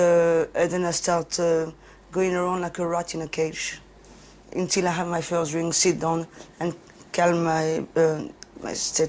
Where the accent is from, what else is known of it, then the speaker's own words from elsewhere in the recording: Paris, Île-de-France, France; I'm 44. I've been drinking since I was 13 years old. 14, I was brought up in Paris.